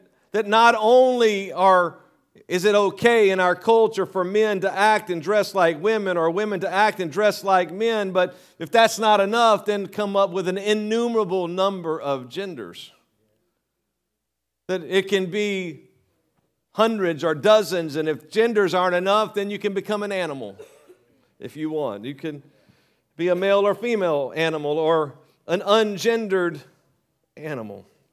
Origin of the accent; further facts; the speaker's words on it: Louisiana, United States; I'm from Louisiana, so typically I go unique, and my daughter makes fun of me.